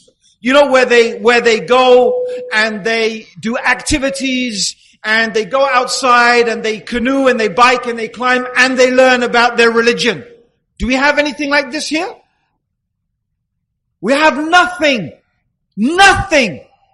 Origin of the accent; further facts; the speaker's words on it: Dar es Salaam, Tanzania; born there; This is my country in the sense I'm white. I actually wasn't born here. I was born in Dar es Salaam in Tanzania, in Africa.